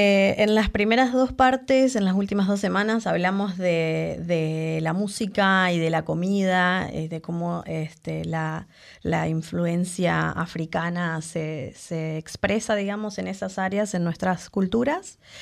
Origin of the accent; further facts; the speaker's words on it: Argentina; born there; En lugares como Argentina, mi país natal, por ejemplo